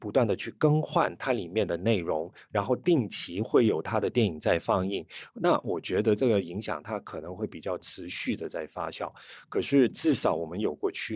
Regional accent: Hong Kong; 那你知道1984年其实对我们香港人来讲

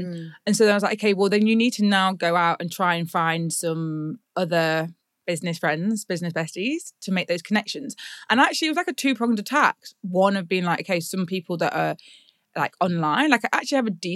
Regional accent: Nottingham, East Midlands, United Kingdom; also born or lived in London; I'd lived in London for 10 years and I moved to Nottingham, which was my hometown.

